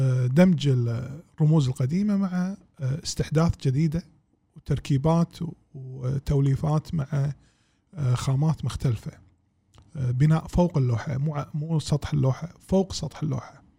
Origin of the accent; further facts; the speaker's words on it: Kuwait; ومع عندنا بالكويت